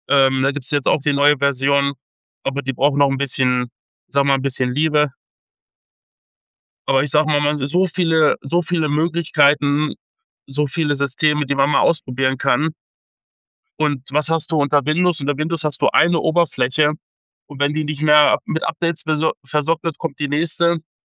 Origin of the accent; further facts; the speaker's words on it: Harz, Germany; Ja, ich komme aus dem Harz, arbeite im Handel, bin 33 Jahre alt